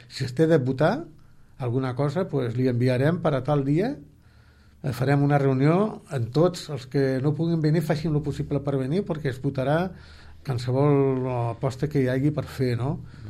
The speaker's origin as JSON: {"language": "Catalan", "town": "Tarragona", "region": "Catalonia", "country": "Spain", "said": "dic, escolti, dic, però jo sóc de Tarragona."}